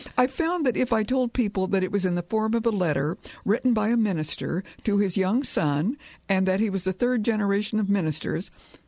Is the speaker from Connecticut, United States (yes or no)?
no; Kansas, United States; and I grew up in Kansas, but I don't usually read books about the Midwest unless it's a send-up